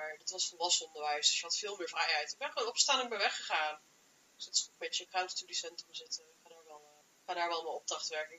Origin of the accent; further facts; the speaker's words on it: Gelderland, Netherlands; Ik kom dus uit de Achterhoek. En je had daar niet veel keuzes in mbo's.